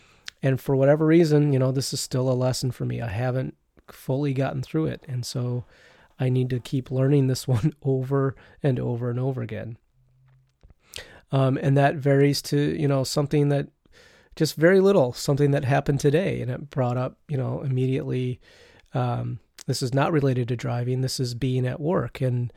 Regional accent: Detroit, Michigan, United States; I grew up in the Detroit area, and the way I learned to drive was very, very aggressive.

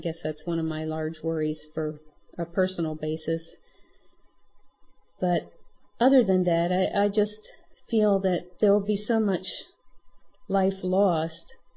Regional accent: New Jersey, United States; Greetings. … I'm from New Jersey and recently moved to the Midwest

